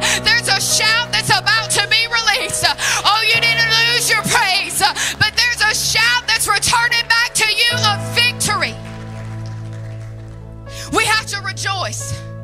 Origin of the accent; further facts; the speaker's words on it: Gadsden, Alabama, United States; I'm from Gadsden, Alabama. I'm not even from around here, so I don't know.